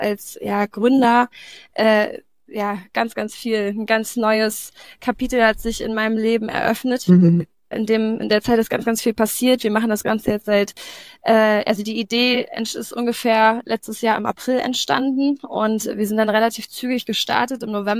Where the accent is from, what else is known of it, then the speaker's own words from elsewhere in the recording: Mecklenburg-Vorpommern, Germany; now in Lübeck, Germany; Ich bin, eigentlich, wie ihr schon gehört habt, komme ich aus der Nähe von Rügen. Und bin vor 2 Jahren nach Lübeck gezogen.